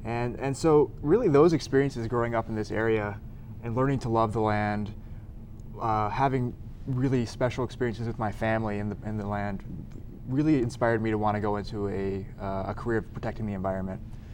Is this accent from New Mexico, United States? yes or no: yes; Sunland Park, New Mexico, United States; So I grew up on the Texas-New Mexico border, down near Sunland Park, about a mile from the Sunland Park racetrack.